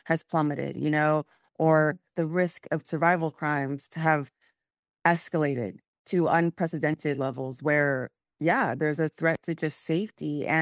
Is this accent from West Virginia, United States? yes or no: no; San Francisco, California, United States; now in New York, United States; I'm in New York. Oh, I'm from San Francisco. I go back and forth.